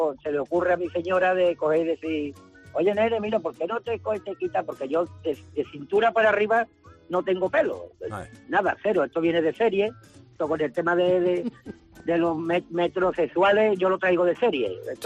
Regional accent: Fuengirola, Andalusia, Spain; yo que soy de Fuengirola, pues te puedes imaginar, todo perfecto

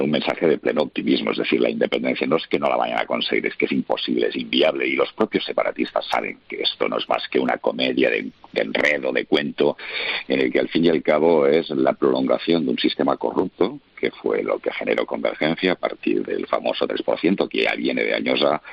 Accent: Catalonia, Spain; catalanes, que no se sienten españoles, y catalanes que nos sentimos profundamente españoles

